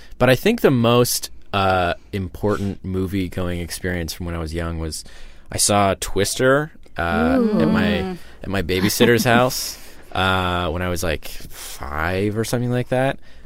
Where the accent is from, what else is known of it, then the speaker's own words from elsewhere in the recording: Pennsylvania, United States; I'm from central Pennsylvania.